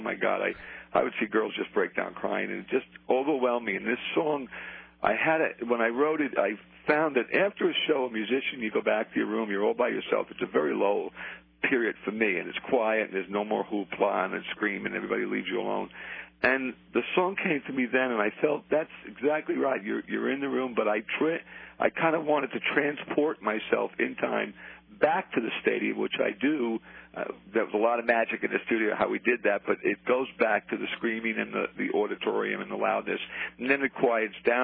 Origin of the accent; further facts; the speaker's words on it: Brooklyn, New York, United States; I'm a kid from the streets. I was born in Brooklyn, poor neighborhood. Mom and dad, and I had brother, three sisters, lived in four rooms, Coldwater Flat, tough neighborhood.